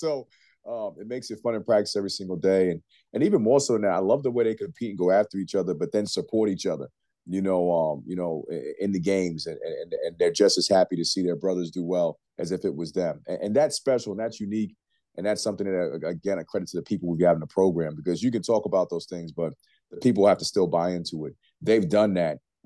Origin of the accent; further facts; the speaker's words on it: New York, United States; And we're both from New York and what they've done.